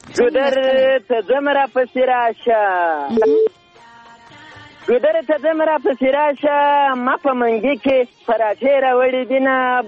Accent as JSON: {"language": "Pashto", "region": "Zabul", "country": "Afghanistan", "lives_now": "Ghazni, Afghanistan", "said": "په زابل کې نه، زه اصلا د زابل اوسېدونکی یم. دا وخت غزنی ته وچر همدلته د مزایکو په کار لدینو نورو ملګرو سره یو ځای مصروف یم."}